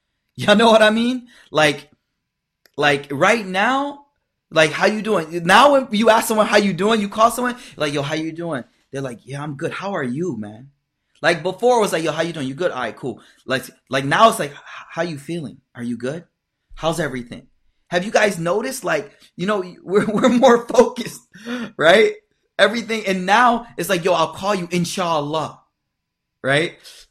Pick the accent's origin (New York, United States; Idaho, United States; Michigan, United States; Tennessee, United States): New York, United States; Buffalo; And I actually knew him way back from Buffalo. I was born and raised in Buffalo, and he was in DC.